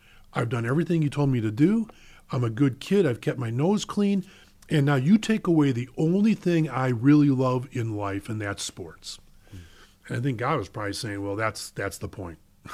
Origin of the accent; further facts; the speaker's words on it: Brookfield, Wisconsin, United States; So I grew up in Brookfield, so I am Milwaukee through and through. Packers, Bucks, Badgers, Brewers, the whole nine yards.